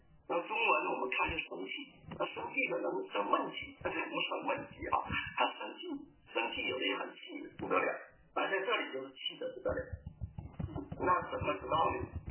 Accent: China; 我们从大陆来的是吧

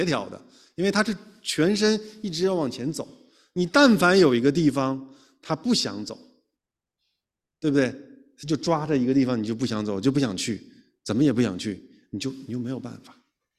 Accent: China; 我觉得作为中国人来说，有时候我们心口是不一致的

